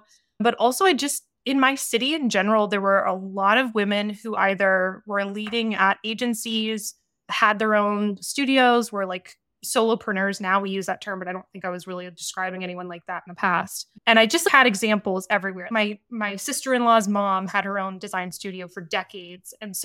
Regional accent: Calgary, Alberta, Canada; also born or lived in Toronto; I moved back from Toronto to Calgary, where I'm from, after school, mostly because of like the mountains. My family was here.

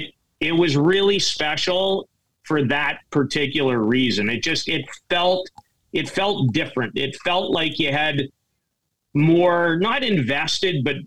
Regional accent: Canada; There's something very different about being in Europe as a Canadian and watching your teams play.

